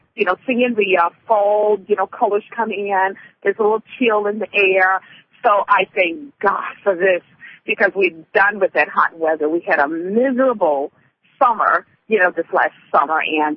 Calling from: Memphis, Tennessee, United States; I'm calling from Memphis, Tennessee.

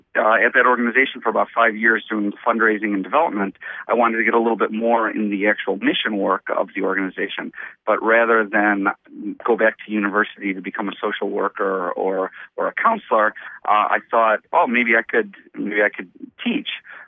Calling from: Chicago, Illinois, United States; I'm calling in from Chicago.

